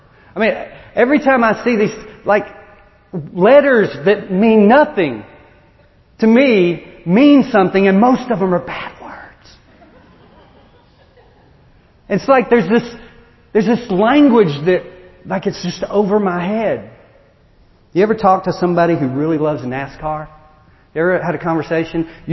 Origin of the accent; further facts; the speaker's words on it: Texas, United States; now in Tennessee, United States; See, I'm from Texas. I talked funny before I got here.